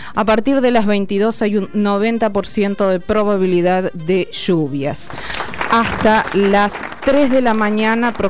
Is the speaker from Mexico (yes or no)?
no; Argentina; Y esa realidad es la que nos interpela a todos como argentinos y argentinas.